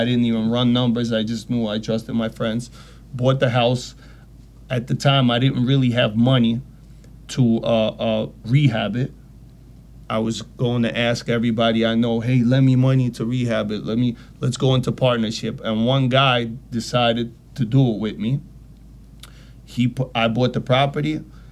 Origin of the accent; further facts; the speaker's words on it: Belarus; I'm from Russia, from Soviet Union, from Belarus, a Russian Jew.